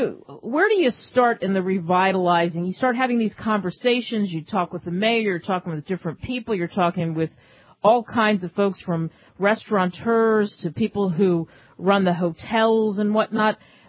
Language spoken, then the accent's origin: English; Philadelphia, Pennsylvania, United States; also born or lived in New York; now in Dallas, United States; growing up in Philadelphia, living in New York, and you guys know my trails across the United States, and of course being in Dallas